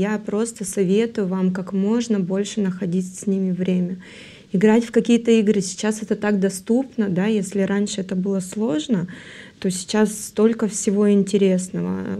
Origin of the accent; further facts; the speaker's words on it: Irkutsk, Irkutsk Oblast, Russia; also born or lived in Tulun; Я родом, вообще родилась я в Тулуне. Жила я в городе Иркутске. То у меня просто у меня жила бабушка, и так было удобно, там в больнице мама рожала. Жили мы в Иркутске, то есть с самого детства, школу заканчивала там